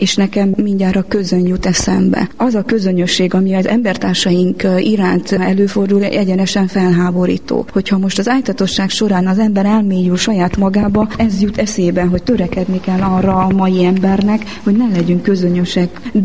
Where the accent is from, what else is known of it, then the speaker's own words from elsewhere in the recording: Korond, Harghita, Romania; now in Hungary; amikor én Erdélyből, Korondról áttelepültem 94-ben Magyarországra